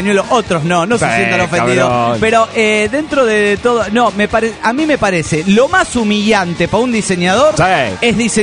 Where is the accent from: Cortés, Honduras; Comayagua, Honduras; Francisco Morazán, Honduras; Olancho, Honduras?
Cortés, Honduras; San Pedro Sula; Yo me voy a Honduras a casarme, que es mi tierra natal, la tierra que me vieron hacer. Y para que no digan que yo no molesto parejo, la ceremonia no será en mi ciudad natal, en San Pedro Sula